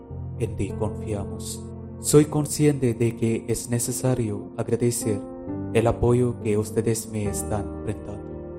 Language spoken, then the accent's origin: Spanish; India; En mi país, India, atraviesa momentos complejos